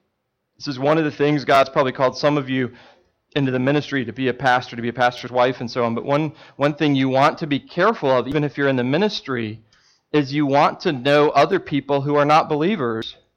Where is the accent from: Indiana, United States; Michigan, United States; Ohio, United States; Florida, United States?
Indiana, United States; I grew up in Indiana, so basketball is kind of the big thing.